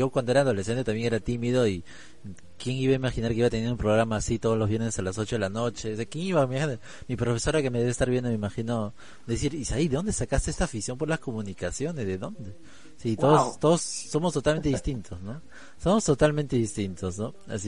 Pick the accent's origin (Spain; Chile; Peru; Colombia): Peru; Callao; yo soy del Callao y me encanta mucho la salsa